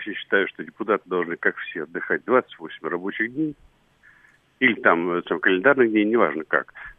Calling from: Moscow, Russia; я из Москвы, на пенсии недавно, вот генеральный директор фирмы был.

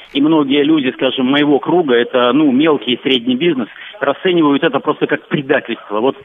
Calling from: Minsk, Belarus; Я звоню из Минска

